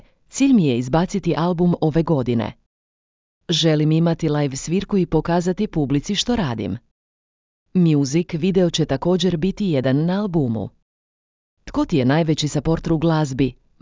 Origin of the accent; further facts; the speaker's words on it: Karlovac, Karlovac County, Croatia; Dolazim iz Karlovca. Cijeli život sam ovdje u Karlovcu većinom.